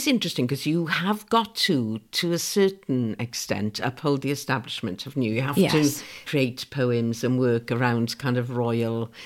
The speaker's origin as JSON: {"language": "English", "region": "Wales", "country": "United Kingdom", "said": "And actually, I think I'm Welsh, I'm Republican."}